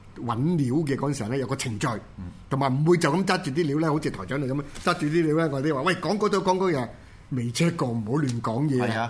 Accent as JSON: {"language": "Cantonese", "country": "Hong Kong", "said": "佢好睇得起我哋香港人"}